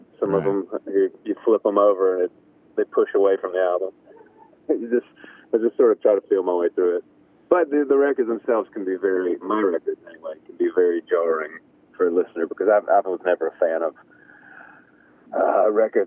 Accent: Mississippi, United States; also born or lived in Memphis; You know, I was born in Memphis, raised in North Mississippi, so I've lived all over since then, but you can't really wash that off.

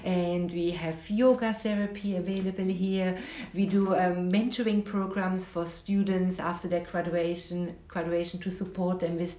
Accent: Germany; now in Perth, Australia; I'm from Germany

